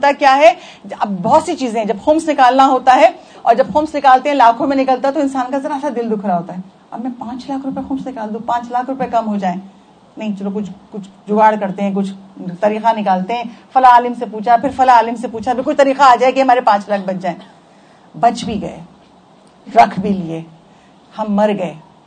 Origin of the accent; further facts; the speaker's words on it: Karachi, Sindh, Pakistan; اب ہم کراچی کے رہنے والے ہیں, یہی پیدا ہوئے ہیں, یہی زندگی گزاری ہے.